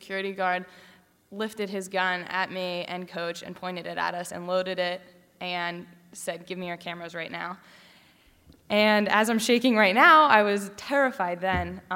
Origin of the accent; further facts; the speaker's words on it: Beaver Falls, Pennsylvania, United States; here we're from Beaver Falls, Pennsylvania, or the United States